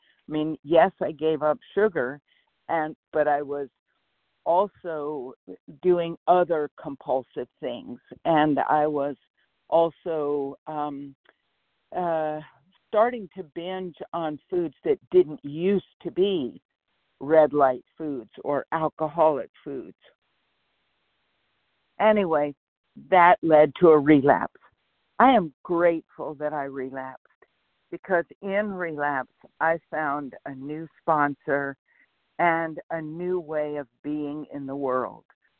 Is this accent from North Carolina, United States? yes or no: yes; North Carolina, United States; And I am from North Carolina, currently in North Carolina, but a van dweller nomad.